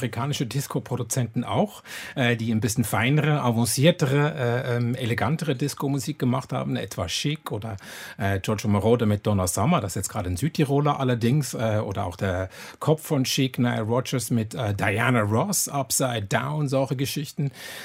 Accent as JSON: {"language": "German", "country": "Switzerland", "said": "Das war in anderen Ländern ein bisschen besser als in Deutschland oder auch der Schweiz, wo ich herkomme."}